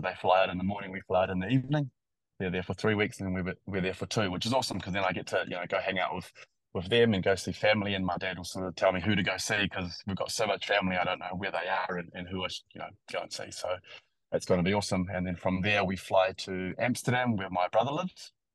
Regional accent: New Zealand; they know I'm a Kiwi and we can start pretty easy conversations.

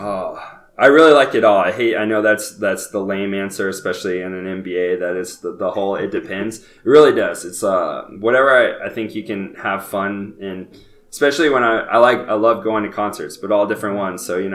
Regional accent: Colorado, United States; growing up in Colorado, I saw him a lot.

